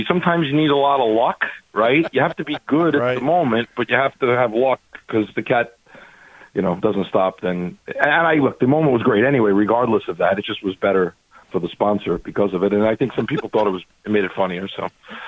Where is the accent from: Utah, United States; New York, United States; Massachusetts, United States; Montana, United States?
New York, United States; New York City; accent: New York; I grew up in New York City, for those who can't tell by my lovely accent.